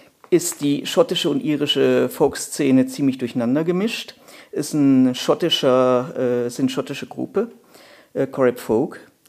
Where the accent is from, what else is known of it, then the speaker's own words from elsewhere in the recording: Marburg, Hesse, Germany; Aber wie gesagt, das Problem war, ich habe dort das Schule gemacht, Studium gemacht